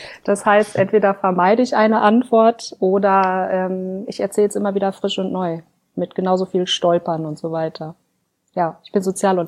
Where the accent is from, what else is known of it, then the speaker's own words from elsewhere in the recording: North Rhine-Westphalia, Germany; Meine Heimat ist nirgendwo. Aufgewachsen bin ich im Ruhrgebiet